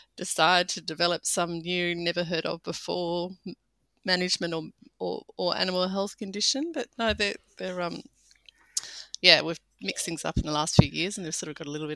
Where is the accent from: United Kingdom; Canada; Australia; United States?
Australia; Sydney, New South Wales; I grew up in Sydney. So that's, Australia's biggest city. We were in the suburban outskirts of that.